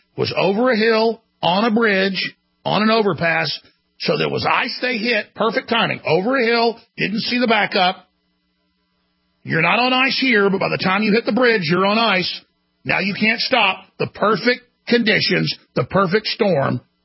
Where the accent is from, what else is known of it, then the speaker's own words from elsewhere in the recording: Dallas, Texas, United States; I mean, I grew up in Dallas where it froze 6-7 times a year.